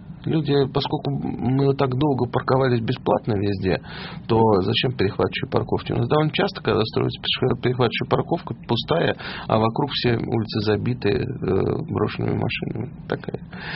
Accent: Moscow, Russia; Я должен сказать, что я москвич, и я вырос тут

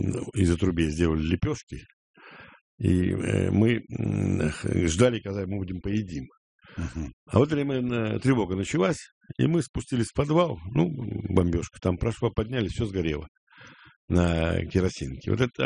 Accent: Saint Petersburg, Russia; Я родился в Ленинграде. Я блокаду в Ленинграде прожил.

